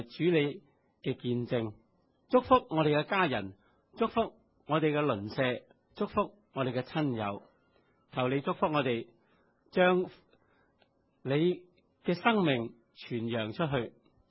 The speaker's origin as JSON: {"language": "Cantonese", "country": "China", "said": "人生四大乐事，我哋中国系边四个啊？"}